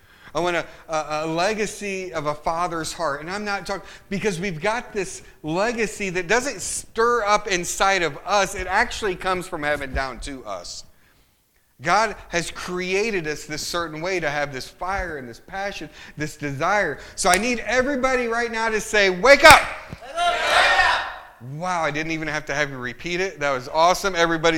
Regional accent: Illinois, United States; it was winter because I'm from Illinois, and it probably snowed about 2 feet that night.

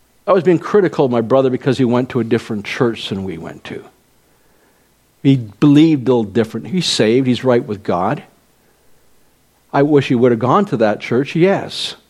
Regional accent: Vineland, Ontario, Canada; I grew up in Vineland, and so we went there

